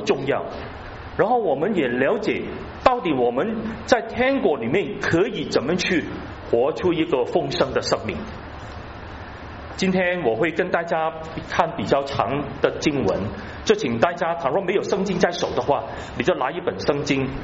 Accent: Hong Kong; 然后就只把它改成香港。我就发现我没有国家，我没有国家，我不属于中国，也不属于英国

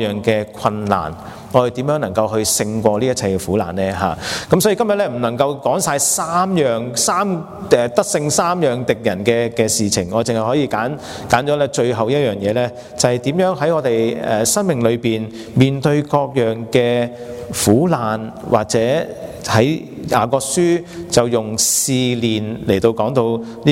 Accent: China; 特別是我哋中國人都會覺得

